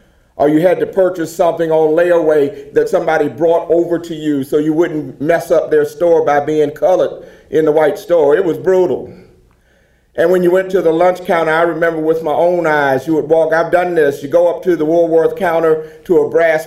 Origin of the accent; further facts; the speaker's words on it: Norfolk, Virginia, United States; I was born at home in a black neighborhood, and we knew the boundaries of the black neighborhood. I'm from Norfolk, Virginia.